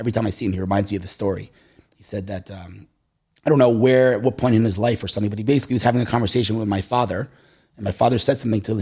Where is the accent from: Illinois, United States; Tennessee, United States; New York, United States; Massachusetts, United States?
New York, United States; Queens; now in Jerusalem, Israel; Like, again, like we came from Queens, so we had a big house.